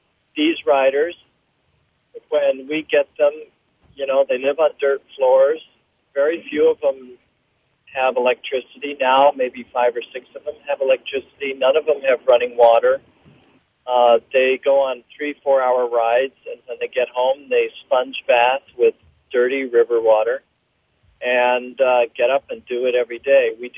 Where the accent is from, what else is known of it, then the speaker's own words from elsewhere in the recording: Carmel, California, United States; now in Rwanda; I come from Carmel, California, by the ocean, so it's a far cry from that.